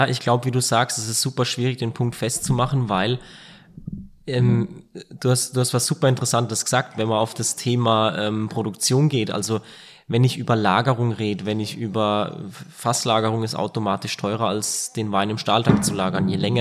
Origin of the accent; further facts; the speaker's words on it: Rhineland-Palatinate, Germany; ich habe daheim aus der Südpfalz, wo ich herkomme, immer noch einen sehr aktiven Freundeskreis.